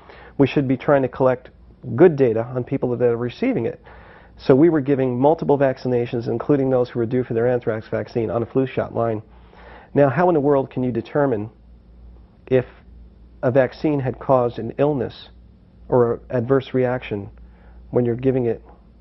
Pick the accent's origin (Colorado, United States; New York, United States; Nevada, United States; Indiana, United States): New York, United States; Rochester; I'm from Rochester, New York, and I'm coming here today to speak with you as a citizen